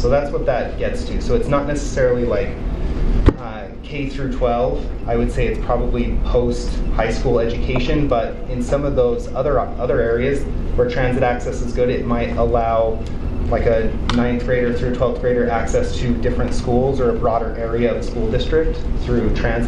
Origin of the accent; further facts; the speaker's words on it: Utah, United States; I grew up in Davis County, went to the University of Utah at a time when it was only the 470 bus